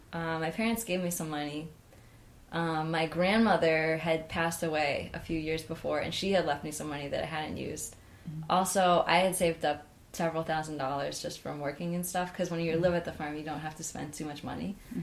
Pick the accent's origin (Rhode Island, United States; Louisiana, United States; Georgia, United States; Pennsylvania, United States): Rhode Island, United States; I grew up in Rhode Island, but I was working in Amherst at Simple Gifts Farm.